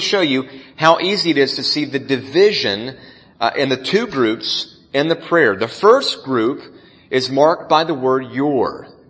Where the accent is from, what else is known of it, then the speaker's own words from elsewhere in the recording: the South, United States; I'm from the South. I speak two languages, English and bad English, mostly the second one.